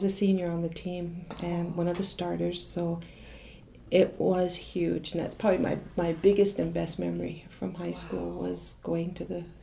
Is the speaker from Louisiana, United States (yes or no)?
no; White Shield, North Dakota, United States; I had a really pretty good childhood when you compare it to what, you know, a lot of kids on the reservation grow up with.